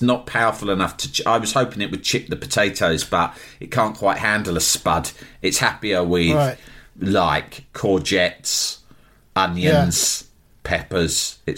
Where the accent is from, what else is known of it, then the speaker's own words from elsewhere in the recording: Algeria; English is a second language; moved away; I grew up in Algeria. No Dick Turpin there. No, we don't have program like that.